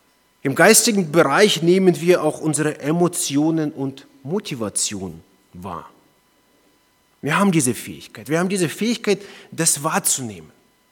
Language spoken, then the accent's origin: German; Heidelberg, Baden-Württemberg, Germany; Wir kommen aus Heidelberg.